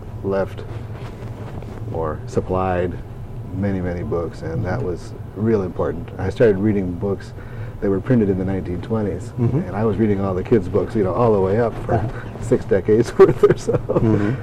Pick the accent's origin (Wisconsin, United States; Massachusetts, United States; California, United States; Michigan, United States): Michigan, United States; Hubbard Lake; also born or lived in Alpena; I was born in Alpena, Michigan, in 1947. Grew up on a farm in Hubbard Lake, Michigan, and went to Alcona High School